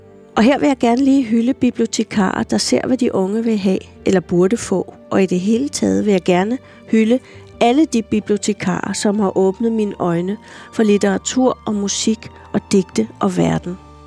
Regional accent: Zealand, Denmark; Ja, jeg voksede op på Sjælland, så jeg kan ikke.

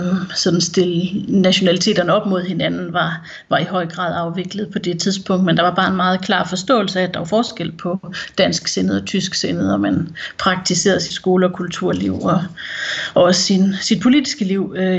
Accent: Løgum Kloster, Region of Southern Denmark, Denmark; Det kan jeg ikke løbe fra, nej. Jeg er fra Løgum Kloster.

